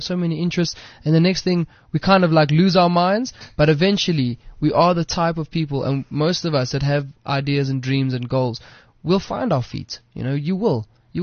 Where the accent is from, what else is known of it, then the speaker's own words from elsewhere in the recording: South Africa; because of where we've come from, and specifically being South African and being like the first generation of the internet technology